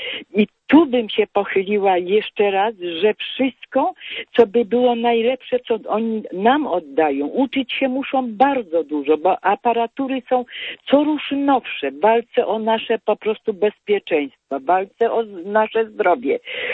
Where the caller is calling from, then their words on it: Katowice, Silesian Voivodeship, Poland; Ja z Katowic dzwonię, ze Śląska, ze stolicy naszego Śląska.